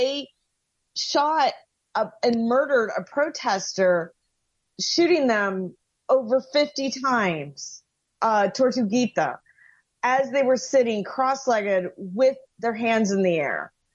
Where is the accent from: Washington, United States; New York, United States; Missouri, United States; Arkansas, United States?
New York, United States; Brooklyn; Well, I'm from Brooklyn, New York